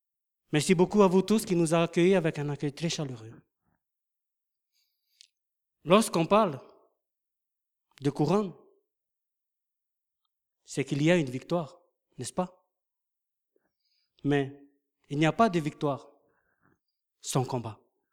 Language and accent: French; French Polynesia; now in France; Comme vous avez entendu notre accent, moi en Polynésie, je suis pasteur dans mon église, dans une église que j'ai implantée en 2010. Et aujourd'hui, me voici en France